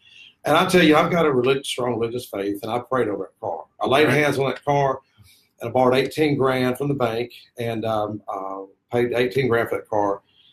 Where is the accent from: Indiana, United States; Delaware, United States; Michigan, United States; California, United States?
Delaware, United States; Smyrna; I was born and raised in Smyrna.